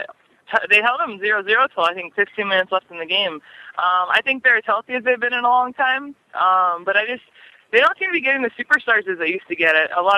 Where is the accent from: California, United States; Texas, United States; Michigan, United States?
California, United States; I knew Val growing up because we're both from the East Bay.